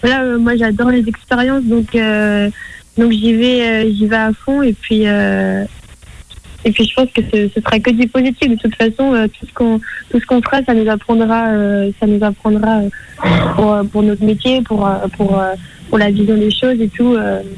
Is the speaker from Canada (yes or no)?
no; Saint-Brieuc, Brittany, France; born there; je suis née à Saint-Brieuc, du coup je suis encore plus contente de faire la compétition où j'habite. je connais très bien la Bretagne.